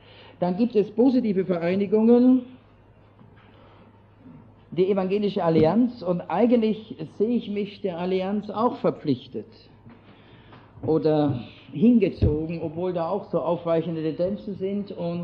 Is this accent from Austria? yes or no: yes; Austria; Wir kamen als Österreicher auf die katholische Kirche zu sprechen